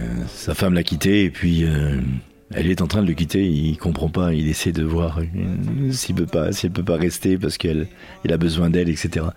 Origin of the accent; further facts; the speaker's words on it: Italy; En tant qu'Italien, on peut pas être autrement